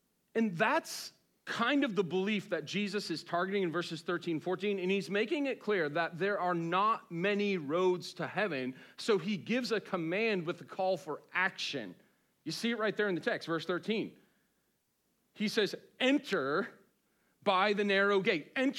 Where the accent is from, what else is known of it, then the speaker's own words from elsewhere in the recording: Boston, Massachusetts, United States; My grandmother, I'm Irish, from Boston. My parents got saved just before I was born.